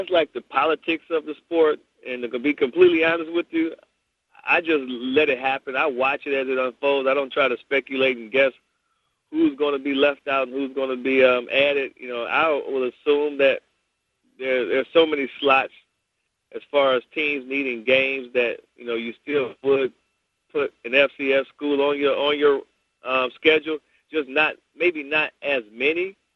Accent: Midwest, United States; So me growing up in the Midwest and playing in the Midwest

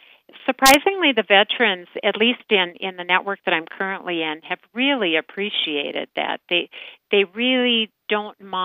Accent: Hamden, North Dakota, United States; I grew up in Hamden, on a farm near Hamden, North Dakota, which is a very small town north of Devil's Lake.

